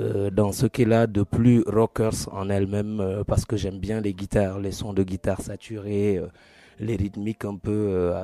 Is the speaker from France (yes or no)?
no; Dakar, Senegal; also born or lived in Casamance; De Dakar, je suis, mais je suis né en Casamance quand même. Et j'ai grandi à Dakar. Ma dernière adresse, quand je résidais là-bas, était Norfoire.